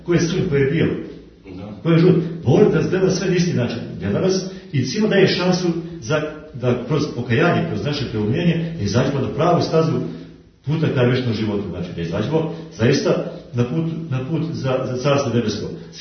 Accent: Montenegro; Mi jesmo Srbi, jesmo nacionalno Srbi.

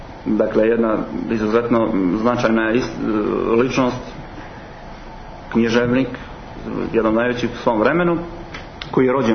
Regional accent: Montenegro; Naravno, kod nas u Crnoj Gori nikada nije falilo samopouzdanja, ali nažalost često jeste znanja i nekih drugih stvari

